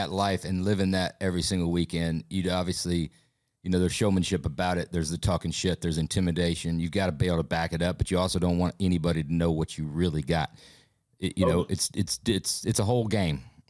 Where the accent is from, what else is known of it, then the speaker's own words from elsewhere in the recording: Atlanta, Georgia, United States; also born or lived in Birmingham, Alabama; I'm from the South, right? I grew up in Atlanta in the 90s, early 2000s, and then Birmingham as well, right?